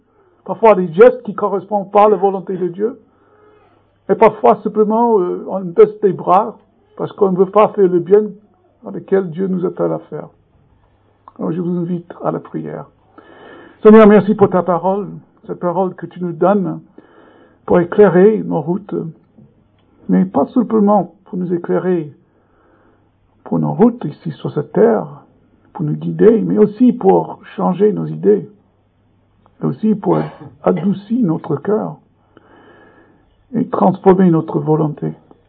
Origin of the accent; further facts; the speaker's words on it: New York, United States; French is a second language; now in France; d'origine américaine, mais j'habite en France depuis bien plus longtemps que j'ai jamais habité aux États-Unis. En fait, je suis issu de la ville de New York.